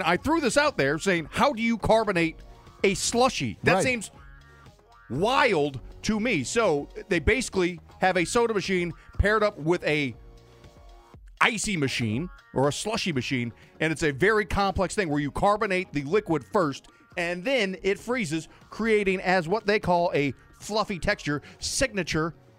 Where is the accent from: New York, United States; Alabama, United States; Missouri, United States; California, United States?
Missouri, United States; St. Louis; I grew up in Missouri, St. Louis. So like our childhoods were surrounded by snow, teenage years too, for a little bit.